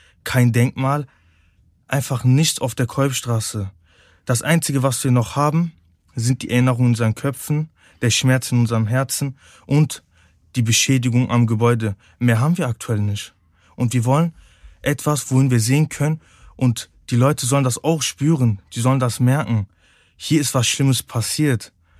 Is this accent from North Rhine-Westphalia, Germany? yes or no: yes; Cologne, North Rhine-Westphalia, Germany; Obwohl meine Mutter aktuell in der Türkei lebt und immer zu mir sagt, komm zu mir. Aber Köln ist meine Heimat. Deutschland ist meine Heimat.